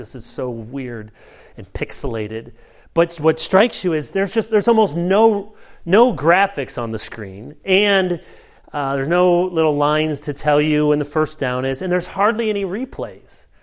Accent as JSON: {"language": "English", "town": "Chicago", "region": "Illinois", "country": "United States", "tie": "born there", "said": "I'm a Bears fan. I was born in Chicago. So 85 Bears, we're still holding on to that."}